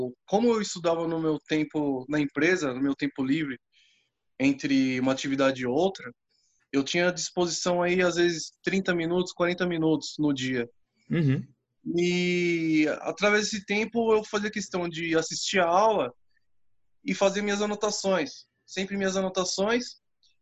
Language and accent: Portuguese; São Paulo, Brazil; Sou aqui de São Paulo, moro sempre em São Paulo.